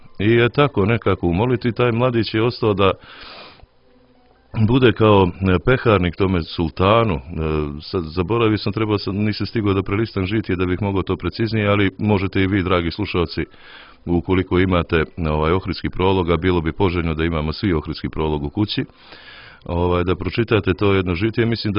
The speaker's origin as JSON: {"language": "Serbian", "country": "Montenegro", "said": "jer je veliki pomoćnik kod nas u Crnoj Gori"}